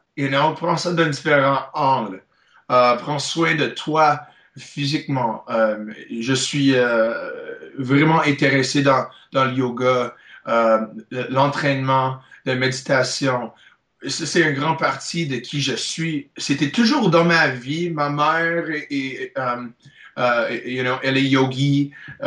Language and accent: French; Montreal, Quebec, Canada; je suis Montréalais. C'est une partie de ma culture. Et je suis tellement une partie de cette culture ici au Québec aussi.